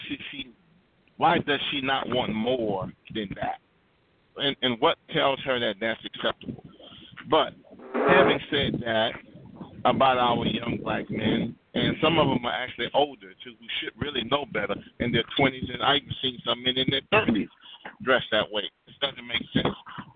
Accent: the South, United States; And I grew up in the South. I lived in suburbia. I lived in the inner city. I lived in the project as a kid.

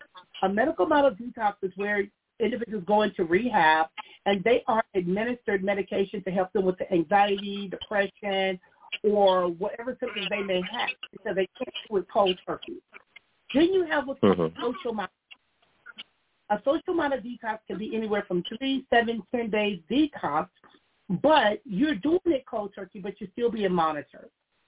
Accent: Compton, California, United States; Growing up in Compton, money and stuff in Compton, but we were ghetto rich.

